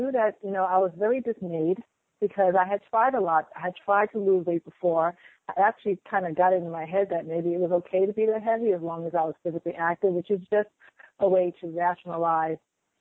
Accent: New York City, New York, United States; I grew up in the Bronx, in the East Bronx in New York.

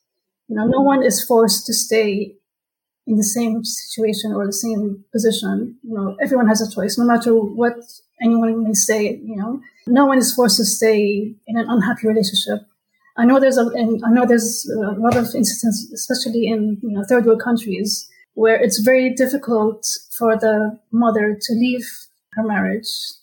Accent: London, United Kingdom; also born or lived in Los Angeles; my parents are living in London, and it just made more sense, you know. I mean, I grew up in London as well

